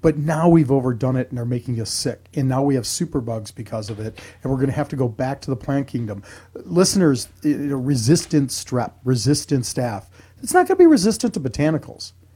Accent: Chicago, Illinois, United States; Reminds me of growing up in Chicago.

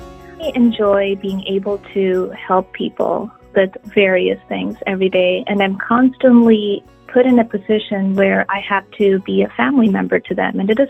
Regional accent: India; now in United States; I grew up in India and I grew up with my grandparents.

